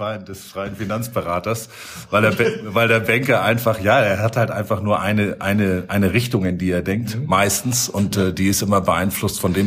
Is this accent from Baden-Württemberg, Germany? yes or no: no; Hamburg, Germany; ich komme aus Hamburg, bin 54 Jahre alt.